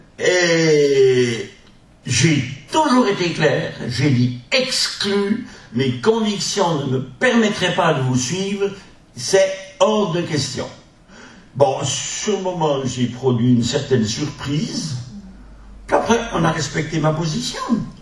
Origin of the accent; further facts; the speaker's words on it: Switzerland; excusez-moi de vous le dire, je suis suisse